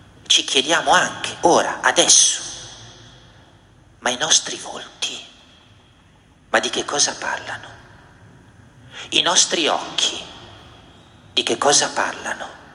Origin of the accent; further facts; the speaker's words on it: Genoa, Liguria, Italy; Citando cantautore genovese, perdonatemi, della mia terra